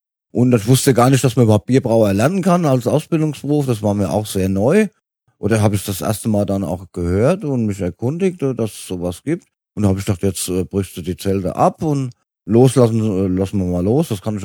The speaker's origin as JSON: {"language": "German", "town": "Linsengericht", "region": "Hesse", "country": "Germany", "said": "Ich komme aus der Gemeinde Linsengericht, das ist bei Gelnhausen."}